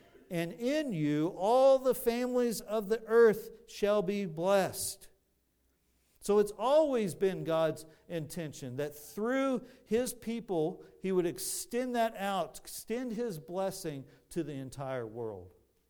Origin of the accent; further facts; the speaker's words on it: Texas, United States; I'm a Republican, right? I'm Baptist. I'm American. I'm from Texas.